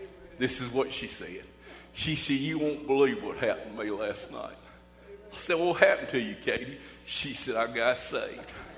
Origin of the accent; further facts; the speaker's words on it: Athens, Georgia, United States; I said, I'm from Athens, Georgia.